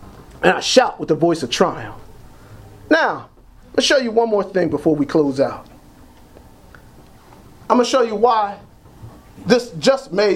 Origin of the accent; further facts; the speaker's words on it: Trenton, New Jersey, United States; I'm from Trenton, New Jersey.